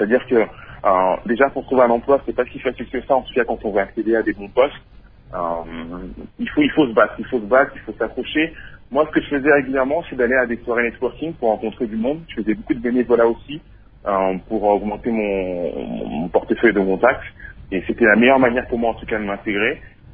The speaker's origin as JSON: {"language": "French", "country": "France", "tie": "born or raised there", "lives_now": "London, United Kingdom", "said": "Moi, je suis né et j'ai grandi en France, des parents congolais évidemment, oui."}